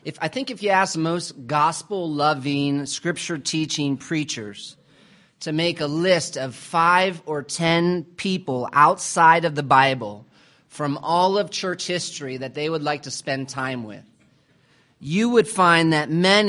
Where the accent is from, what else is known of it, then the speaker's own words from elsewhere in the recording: United States; accent: American; now in Pretoria, South Africa; Unfortunately, I'm from America. You'll have to put up with yet another American accent.